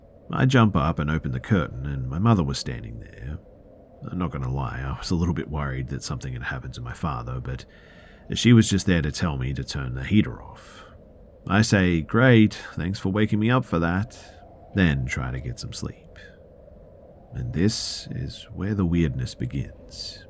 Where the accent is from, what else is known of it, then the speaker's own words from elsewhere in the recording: Ohio, United States; I grew up in the Midwest, Ohio to be more specific. The town, or village as we grew up calling it, was not large by any means, maybe around 40 to 50 people at most.